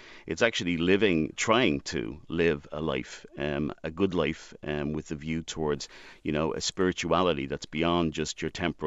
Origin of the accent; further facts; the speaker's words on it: Dublin, Leinster, Ireland; I grew up in Dublin, and I think that, you know, the time that I grew up in was the mid-1980s